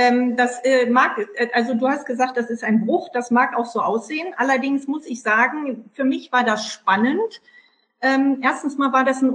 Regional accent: Brühl, North Rhine-Westphalia, Germany; weil ich meine Jugend in Brühl verbracht habe. Wer das nicht weiß, Brühl liegt genau zwischen Köln und Bonn. Also insofern war ich in Köln immer nur zum Ausgehen und war eigentlich Landbevölkerung.

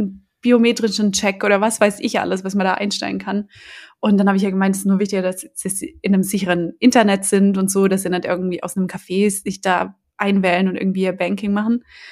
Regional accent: Germany; ich komme aus Deutschland

